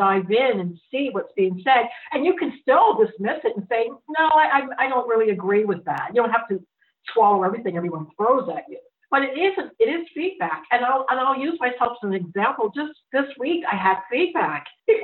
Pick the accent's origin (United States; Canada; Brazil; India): Canada; Ontario; I came from Ontario, but the feeling is the same, the feeling of being an alien.